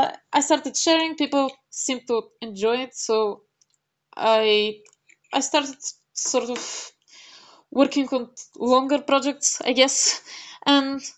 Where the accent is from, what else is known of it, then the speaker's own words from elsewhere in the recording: Sofia, Sofia City, Bulgaria; So I'm from Sofia, Bulgaria. I'm 22 years old. I've spent my entire life here, pretty much. It's my home. Well, not town, city, actually, as it happens to be the capital.